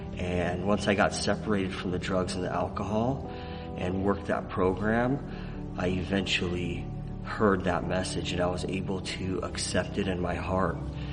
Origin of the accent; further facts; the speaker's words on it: California, United States; now in Southern California, United States; I grew up in NorCal, and actually through my father and family, they helped me find this place called His Place Church.